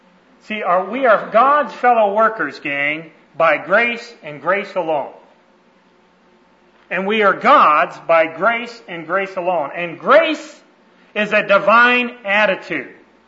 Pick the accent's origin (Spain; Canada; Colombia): Canada; When I was growing up in Canada